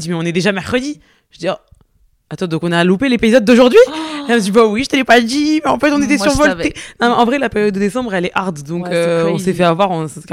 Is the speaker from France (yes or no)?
yes; Marseille, Provence-Alpes-Côte d'Azur, France; je suis marseillaise